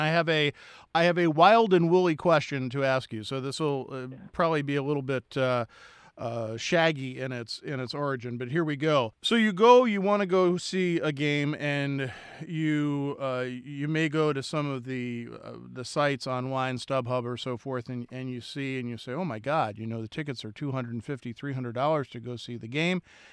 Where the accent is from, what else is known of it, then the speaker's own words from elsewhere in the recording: Philadelphia, Pennsylvania, United States; as a Philadelphian, but also as a Muppet fan, I believe to be our greatest mascot.